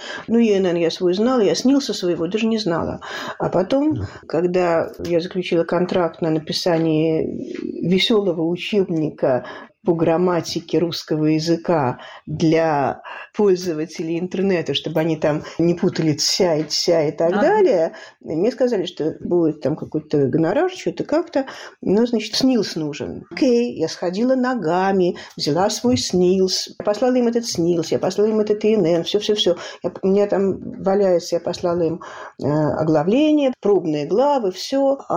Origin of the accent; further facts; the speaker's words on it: Saint Petersburg, Russia; выросла на Галерной, никогда не говорю на Красной, говорю на Галерной, которая по дарку Сената и Синода, вот я там выросла в огромной коммуналке.